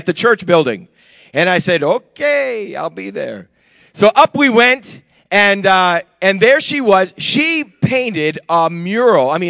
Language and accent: English; New England, United States; Because I'm from New England and we've never had one of those, we never had those services.